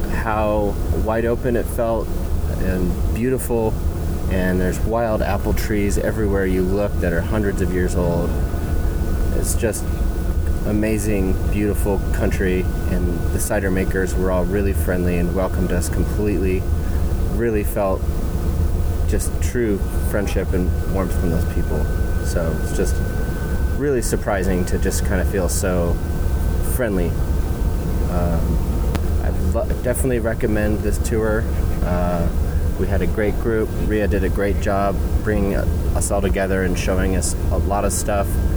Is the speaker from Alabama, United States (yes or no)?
no; Williams, Oregon, United States; I'm from Williams, Oregon.